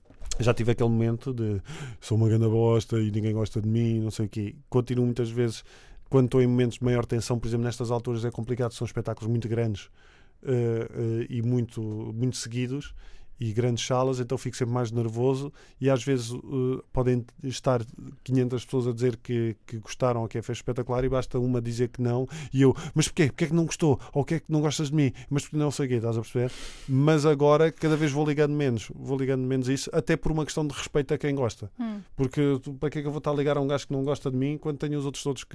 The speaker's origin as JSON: {"language": "Portuguese", "region": "Alentejo", "country": "Portugal", "said": "Como sou alentejano, comia muito porco e borrego e cabrito."}